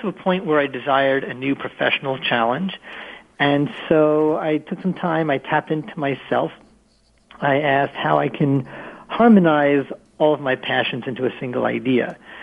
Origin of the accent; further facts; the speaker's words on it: New York City, New York, United States; I'm born and raised in New York City. I wanted to go back there and volunteer, help out, do what I can.